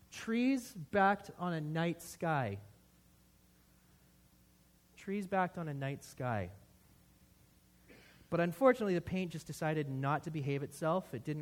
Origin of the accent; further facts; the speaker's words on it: Canada; I'm a Canadian.